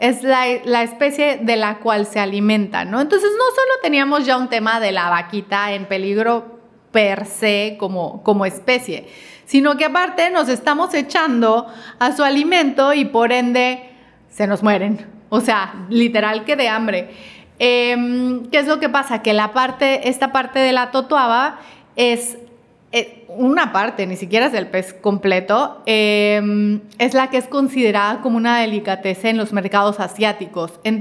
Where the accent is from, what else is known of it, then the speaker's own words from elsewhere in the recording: Mexico; O sea, a nosotros como mexicanos y como habitantes de nuestro país.